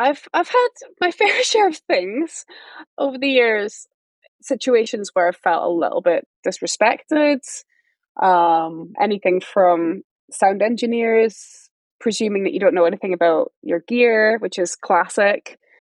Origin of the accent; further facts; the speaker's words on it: Edinburgh, Scotland, United Kingdom; Same growing up in Edinburgh yeah. in the trad scene, there were guys, there were girls.